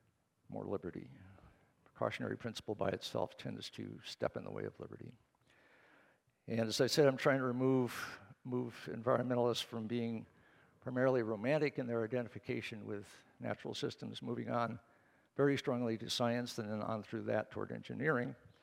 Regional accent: United States; Back in 1948, when I was 10 years old, I took my pledge as an American to save and faithfully to defend from waste the natural resources of my country

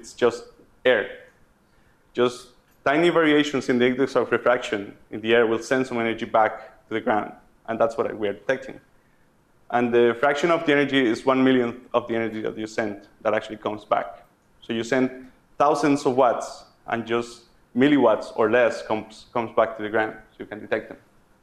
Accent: Costa Rica; And I am from Costa Rica.

